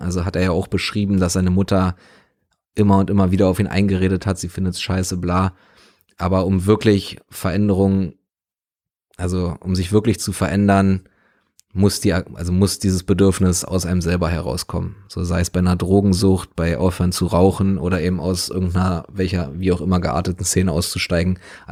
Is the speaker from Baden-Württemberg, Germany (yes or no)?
no; Berlin, Germany; So, ich bin in West-Berlin aufgewachsen, beziehungsweise meine Familie sind Westdeutsche, West-Berliner.